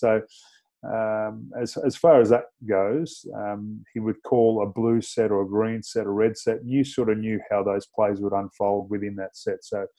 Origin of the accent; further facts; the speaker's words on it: Batemans Bay, New South Wales, Australia; moved away; I was playing in my hometown of Batemans Bay and just grew up through there playing junior football. Then moved to Canberra, played in the local competition there in Canberra.